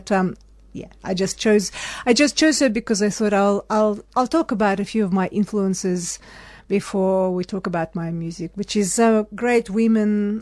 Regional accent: Tatarstan, Russia; I come from Tatarstan, which is in Russian Federation. And as you can hear, it's quite a different sound there, Turkic language

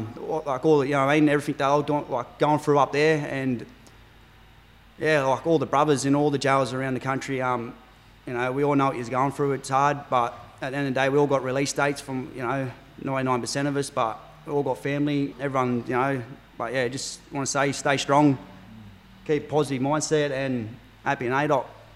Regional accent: New South Wales, Australia; I'm from New South Wales, like I said, and done a lot of jail up there. Come down here

